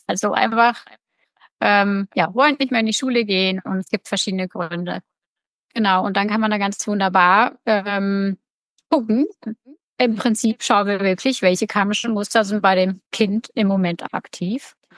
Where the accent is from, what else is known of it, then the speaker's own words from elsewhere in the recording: Fulda, Hesse, Germany; born there; Ja, ich bin in Fulda geboren, mitten im Herzen